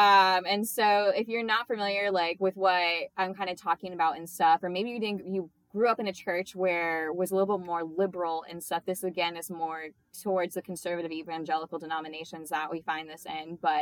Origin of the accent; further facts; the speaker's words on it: Florida, United States; and I live in Florida, and we're both from Florida, which is how we know each other.